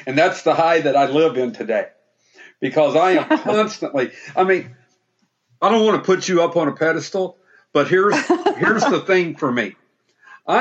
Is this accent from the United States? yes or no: yes; Mayfield, Kentucky, United States; Because when I was a small boy growing up in Mayfield, Kentucky, in a single wide trailer with a violent dad, I couldn't have dreamed of what I'm doing right now.